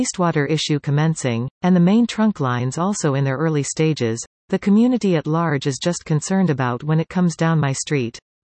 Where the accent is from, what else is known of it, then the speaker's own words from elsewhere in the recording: Hillsburgh, Ontario, Canada; I grew up in Hillsburg, going through grade and then high school in Erin. I have lived here 45 of my 60-plus years.